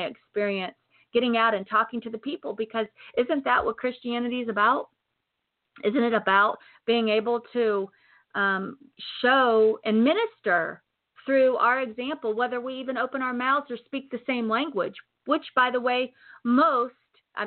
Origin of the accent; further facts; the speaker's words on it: Tennessee, United States; Sorry, I just showed you that I'm from Tennessee.